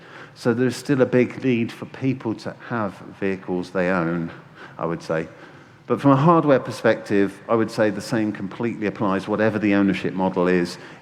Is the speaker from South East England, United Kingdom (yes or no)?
yes; Bicester, South East England, United Kingdom; my hometown of Bicester